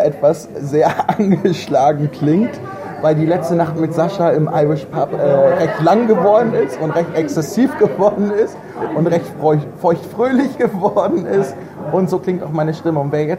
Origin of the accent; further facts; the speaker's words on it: Bad Schwartau, Schleswig-Holstein, Germany; ich komme aus Bad Schwartau, wir haben keine Toten.